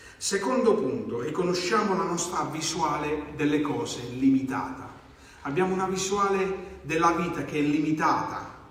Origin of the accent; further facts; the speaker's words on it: Southern Italy, Italy; moved away as an adult; E io sono cresciuto nel Meridione, sono stato nel Meridione fino ai 20 anni, e questa mentalità, ho visto tracce di questa mentalità nella cultura popolare.